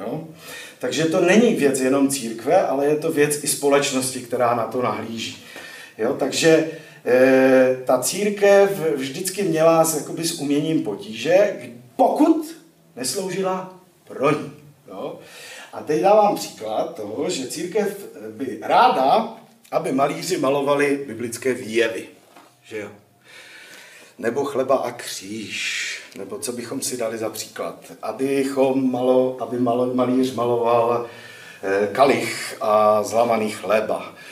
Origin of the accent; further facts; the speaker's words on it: Silesia, Czechia; pocházím ze Slezska.